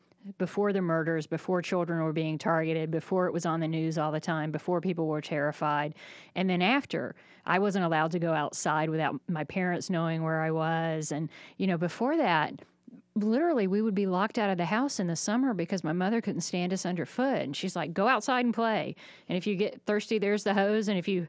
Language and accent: English; Jonesboro, Georgia, United States; I grew up in Jonesboro, Georgia, which is a lot like Grant County.